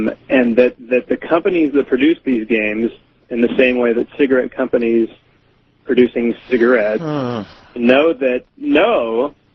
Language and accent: English; Lincoln, Nebraska, United States; I'm from Lincoln, Nebraska.